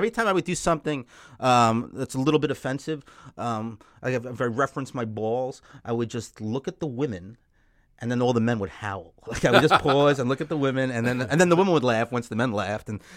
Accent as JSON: {"language": "English", "region": "New York", "country": "United States", "said": "They didn't know how I would go over because I'm this guy from New York. And again, I didn't announce I was a Jew"}